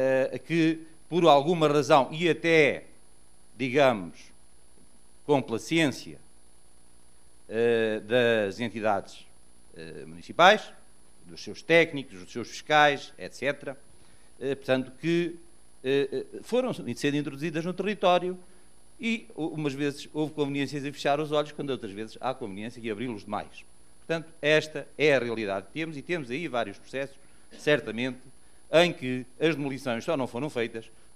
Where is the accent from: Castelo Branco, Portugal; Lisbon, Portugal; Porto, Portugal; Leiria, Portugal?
Leiria, Portugal; Pombal; Eu sou da zona centro do país, portanto sou de Pombal